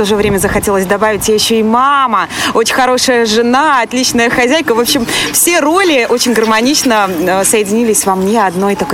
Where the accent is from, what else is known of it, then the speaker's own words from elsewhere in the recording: Ivatsevichy, Brest Region, Belarus; Я не из Минска, я из Ивацевичей, это городок в Брестской области.